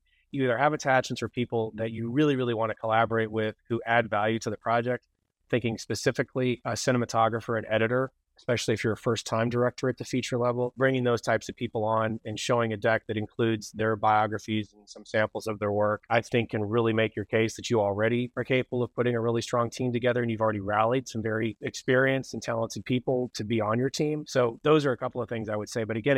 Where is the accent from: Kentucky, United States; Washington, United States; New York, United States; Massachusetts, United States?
Kentucky, United States; like, hey, I'm from Kentucky, and for, you know, sort of since I was an adult, bourbon has been a part of my life